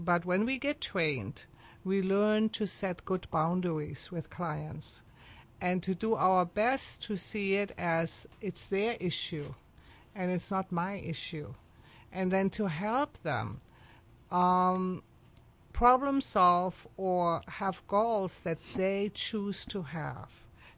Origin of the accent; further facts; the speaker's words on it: Munich, Bavaria, Germany; also born or lived in Cape Town, South Africa; I was born and raised in Germany, and especially in Munich. I grew up there. It's a beautiful city. And then I studied at the University of Munich and became a teacher. And after that, I went to South Africa and I lived in Cape Town